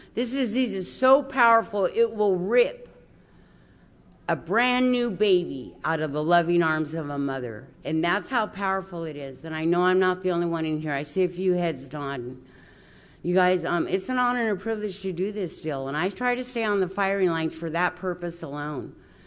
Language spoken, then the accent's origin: English; Midway City, California, United States; Oh, I was raised in Midway City. It's a real small, unincorporated town over. There's like a post office and a friggin' fire department, and that's it. And you blink and you'll miss it. That's where I was raised at.